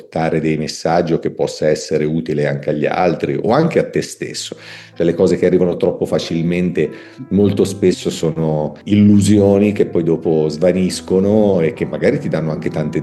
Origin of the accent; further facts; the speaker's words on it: Tuscany, Italy; ero un ateo e non vorrei offenderti, ma anche bestemmiatore, perché da toscano